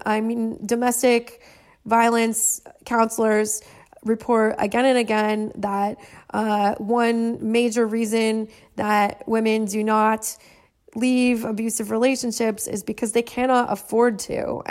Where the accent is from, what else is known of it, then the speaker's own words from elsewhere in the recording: California, United States; yes, I am from California and I have done a lot of psychedelics.